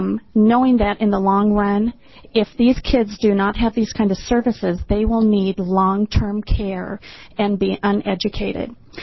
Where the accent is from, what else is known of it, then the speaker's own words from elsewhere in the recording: Beaverton, Oregon, United States; I'm from Beaverton, Oregon.